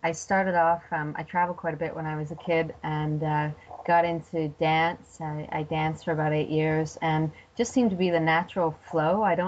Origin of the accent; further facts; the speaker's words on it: England, United Kingdom; also born or lived in Cyprus / Lincolnshire / Lake District; now in Canada; I was born in Greece, in Cyprus, and then moved back to England, Lincolnshire and the Lake District, and then we ended up moving to Canada.